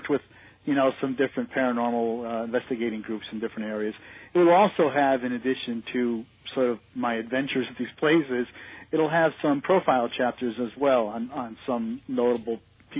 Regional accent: Connecticut, United States; I grew up in Connecticut.

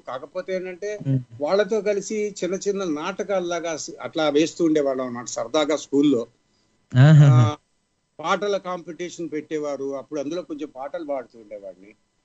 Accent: Kakinada, Andhra Pradesh, India; born there; కాకినాడలో పుట్టానండి. ఈస్ట్ గోదావరి జిల్లా ఉంది కాకినాడ అని.

